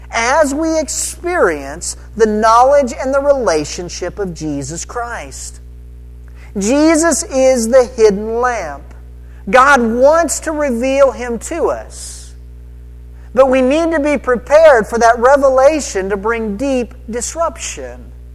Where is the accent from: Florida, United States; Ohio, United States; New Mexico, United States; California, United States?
New Mexico, United States; I mean, I grew up in New Mexico. I grew up with rocky, dusty mountains